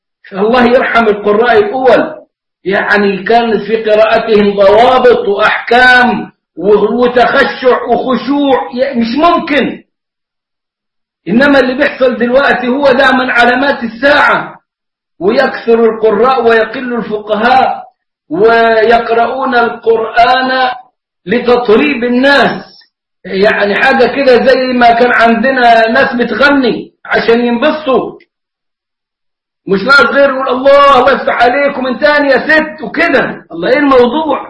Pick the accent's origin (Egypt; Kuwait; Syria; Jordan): Egypt; عندنا نحن في مصر نقرأ بحفص، وكنا من قبل أن نقرأ بحفص نقرأ بورش، حتى إنه لا تزال لهجة ورش في كلامنا كمصريين